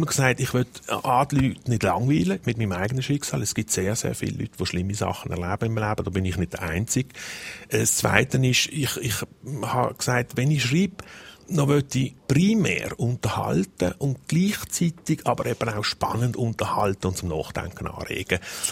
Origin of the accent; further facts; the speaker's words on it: Basel, Basel-Stadt, Switzerland; also born or lived in Zurich; ich bin ja in der Schweiz aufgewachsen, in Basel, wie alle können hören. aber habe geschafft lange Zeit in Zürich und anderen Orten.